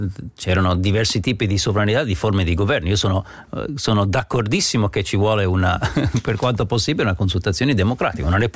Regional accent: United States; Italian is a second language; Perché sa, io sono americano, ho detto, in America non mi può fermare così senza motivo.

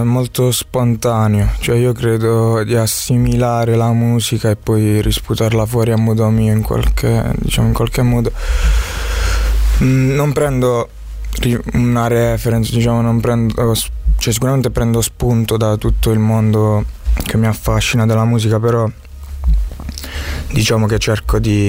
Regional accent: Venosa, Basilicata, Italy; now in Milan, Italy; Sono di Venosa, vengo dalla Basilicata, sono cresciuto là e poi niente, adesso sto qua da 5 anni.

